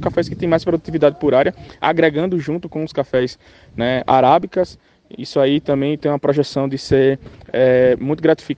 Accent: João Pessoa, Paraíba, Brazil; Eu sou paraibano de João Pessoa e tô aí uns 8, 10 anos estudando café.

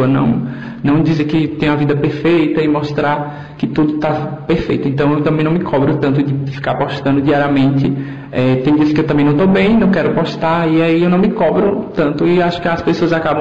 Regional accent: Campo Formoso, Bahia, Brazil; sou de Campo Formoso, Bahia. E sempre gosto de mostrar mesmo as minhas origens.

